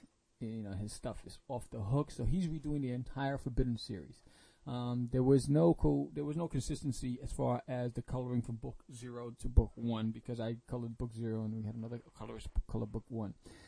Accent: New York City, New York, United States; We're all from New York.

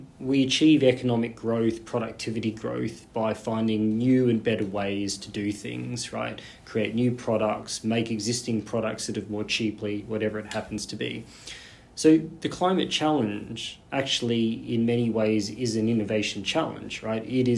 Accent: Australia; accent: Australian; I'm Australian, right, from my accent.

